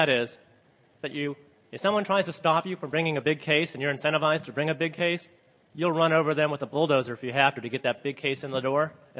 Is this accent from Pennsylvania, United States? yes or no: yes; Erie, Pennsylvania, United States; and it happened in my hometown of Erie, Pennsylvania, the same thing with the municipal securities fraud.